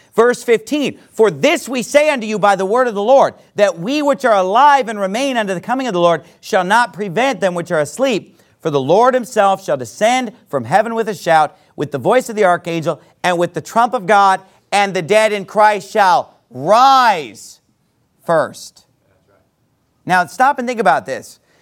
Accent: Sacramento, California, United States; And a guy like that is this guy in Sacramento, California, and I'm from Sacramento, California. So when I was growing up, I would see this guy on TV

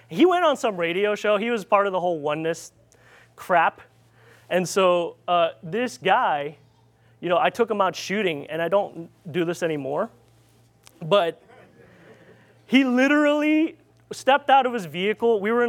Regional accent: Philippines; accent: Filipino; English is a second language; So I grew up in the Philippines, you know. I had to wake up and there's no lights because there's no electricity.

